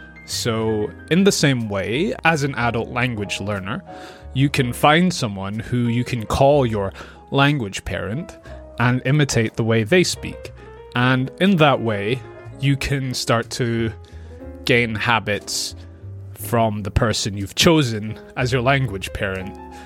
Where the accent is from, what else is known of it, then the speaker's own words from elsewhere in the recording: Scotland, United Kingdom; accent: Scottish; technically speaking, I have a British English accent, but because I'm from Scotland, I have more of a Scottish accent, but my accent is quite mixed